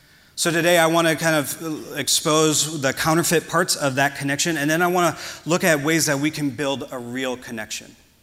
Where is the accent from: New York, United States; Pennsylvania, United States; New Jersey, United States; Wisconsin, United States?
Wisconsin, United States; I'm from Wisconsin, and we invent stuff like that to keep us from dealing with our feelings.